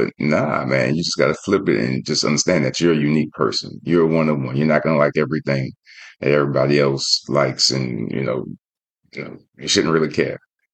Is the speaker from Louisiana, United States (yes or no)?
yes; New Orleans, Louisiana, United States; because I'm from New Orleans. So in New Orleans, the band, shit, that's bigger than being a football player, basketball player, essentially, because we love music.